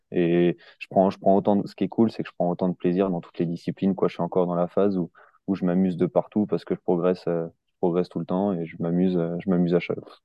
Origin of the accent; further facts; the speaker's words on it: Centre-Val de Loire, France; Je suis du Loiret et je suis arrivé dans la région il y a à peine un an, quoi. Je suis arrivé au début de l'été.